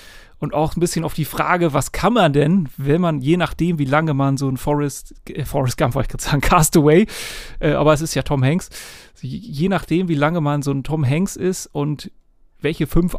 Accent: Bremen, Germany; Als Bremer bzw. halb Oldenburger jetzt mittlerweile.

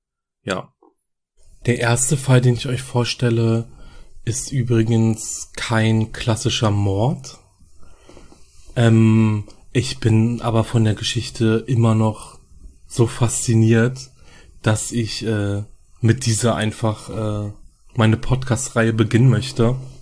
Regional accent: Berlin, Germany; ich komme aus Berlin.

